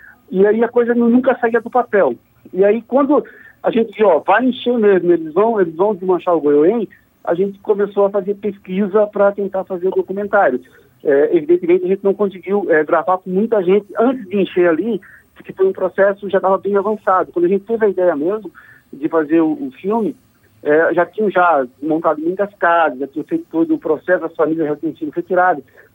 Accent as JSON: {"language": "Portuguese", "town": "Florianópolis", "region": "Santa Catarina", "country": "Brazil", "tie": "born or raised there", "said": "eu sou natural de Florianópolis, né?"}